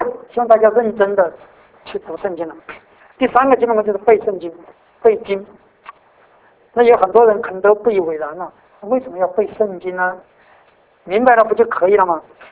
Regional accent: Sichuan, China; 她不说小的，我们四川话叫做贼呀，贼话是贼就偷不走。

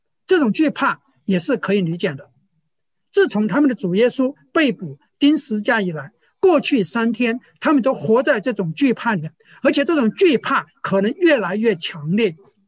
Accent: Sichuan, China; 不像我们四川人见面总爱问一句你吃了没有

